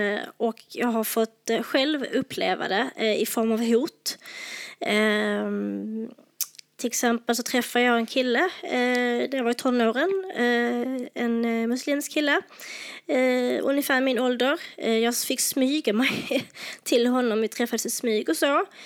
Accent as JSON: {"language": "Swedish", "country": "Lebanon", "second_language": "Swedish", "lives_now": "Sweden", "said": "Jag är från Libanon, ja."}